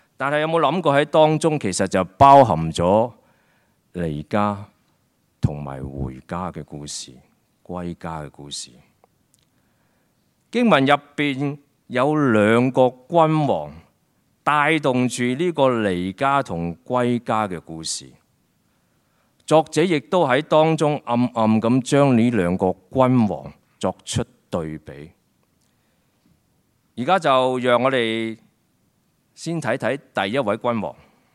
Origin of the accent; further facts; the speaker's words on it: Hong Kong; 对我哋呢班喺香港出世嘅人，我哋或者冇呢种咁嘅乡情乡愁啊，但其实我哋早就当呢个我哋嘅城市啦，系我哋嘅乡下嚟噶